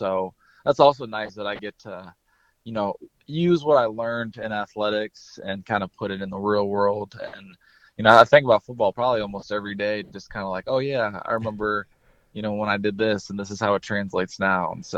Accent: DeKalb, Illinois, United States; growing up in DeKalb, you know, nobody really went Division I, especially in football.

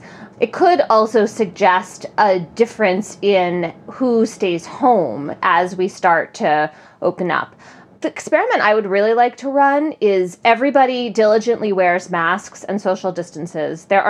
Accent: Connecticut, United States; I looked up the data in Connecticut, my home state, the other day

